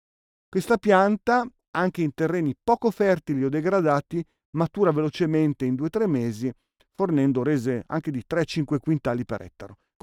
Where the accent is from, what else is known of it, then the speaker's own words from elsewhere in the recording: Lombardy, Italy; io ho visto dalle mie parti, tra Milano e Bergamo, era pieno di campi di mais